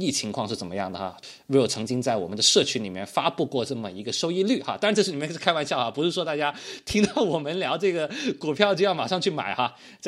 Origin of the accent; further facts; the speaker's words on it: China; 但我们是中国人，那我肯定希望这一天能到来嘛